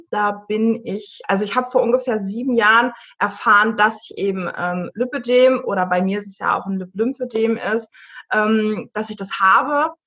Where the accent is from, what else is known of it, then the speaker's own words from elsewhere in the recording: North Rhine-Westphalia, Germany; 35 Jahre alt. Ich komme aus dem Sauerland